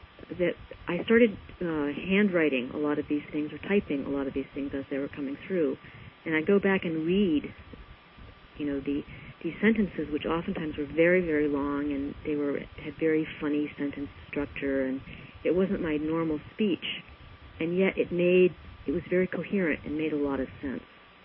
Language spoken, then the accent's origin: English; East Coast, United States; I was raised on the East Coast, and I went to conservative schools, and my father was kind of a Greek version of Horatio Alger.